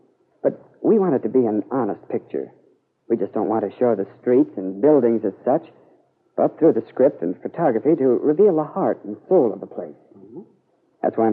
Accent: Martha's Vineyard, Massachusetts, United States; born there; However, I was born in Massachusetts, Martha's Vineyard.

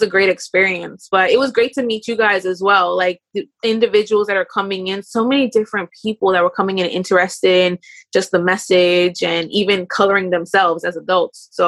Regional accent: New York, United States; also born or lived in Bermuda; I was born here in New York. I grew up a little bit here, a little bit there. Came back here, there being Bermuda.

